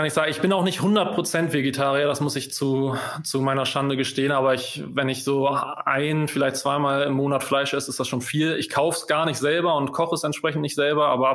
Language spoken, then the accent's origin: German; Hamburg, Germany; Als Hamburger natürlich die Reeperbahn